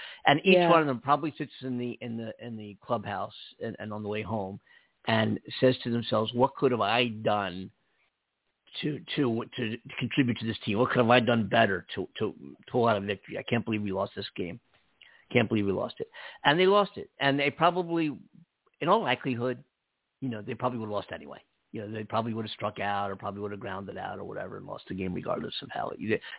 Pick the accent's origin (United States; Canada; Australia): United States; Philadelphia, Pennsylvania; now in Los Angeles, United States; You know, I'm from Philadelphia, and there's no sports fan better in the world